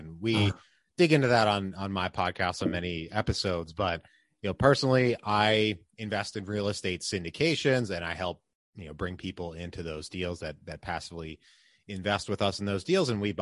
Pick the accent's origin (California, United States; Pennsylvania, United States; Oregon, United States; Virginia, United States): Pennsylvania, United States; I grew up right near Hershey Park in Pennsylvania